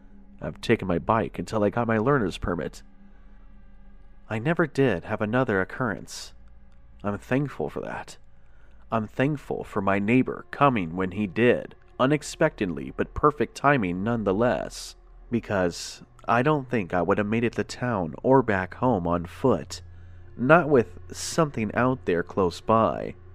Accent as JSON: {"language": "English", "region": "Florida", "country": "United States", "tie": "born or raised there", "said": "I am born and raised in Central Florida."}